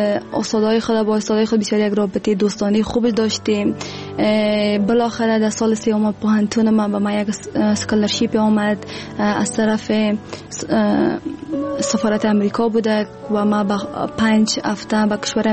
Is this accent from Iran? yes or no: no; Afghanistan; و دوباره به افغانستان آمدم